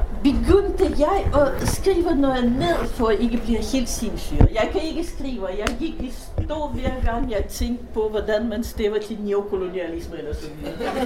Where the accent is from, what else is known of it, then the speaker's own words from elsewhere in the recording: Russia; Danish is a second language; moved away as an adult; now in Denmark; og jeg taler med accent, og det er fordi jeg kommer fra Rusland, eller dengang Sovjetunionen.